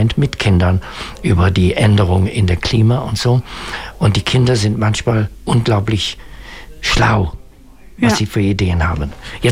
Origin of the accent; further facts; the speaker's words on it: west of Ireland, Ireland; German is a second language; in den Winterabende in Westen-Irlands, wo ich herkomme